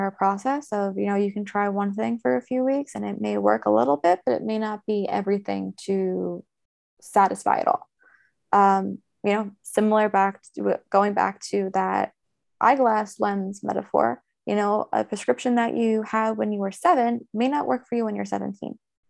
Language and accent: English; New York City, New York, United States; And because I'm just from New York, it's like the best places to cry in public in New York City.